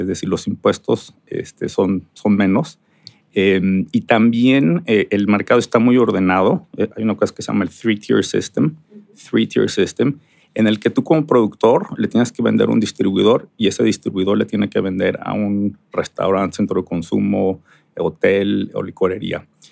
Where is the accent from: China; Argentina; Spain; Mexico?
Mexico; Guadalajara, Jalisco; moved away as an adult; now in United States; yo me fui muy joven de Guadalajara, bueno, joven a los 18 años, y me fui a estudiar la carrera en Baylor, en Texas.